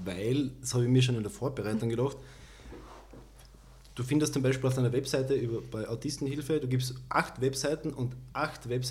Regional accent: Carinthia, Austria; frei als Kärntner jetzt interpretiert

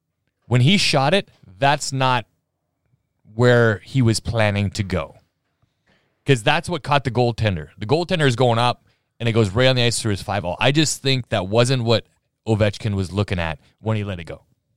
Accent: Alberta, Canada; But also, I'm from Alberta.

